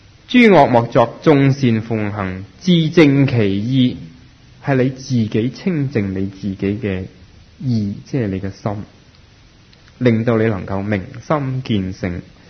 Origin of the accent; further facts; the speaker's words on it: Hong Kong; 1984年，中国要收翻香港，我哋香港人，我谂八九成都希望啲英国佬唔好走。